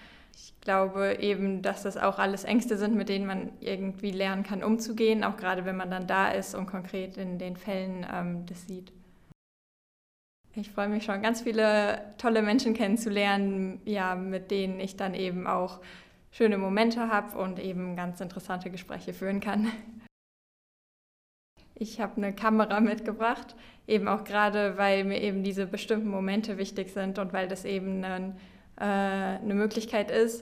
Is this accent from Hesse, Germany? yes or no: yes; Friedrichsdorf, Hesse, Germany; Ich komme aus Friedrichsdorf, das ist in der Nähe von Frankfurt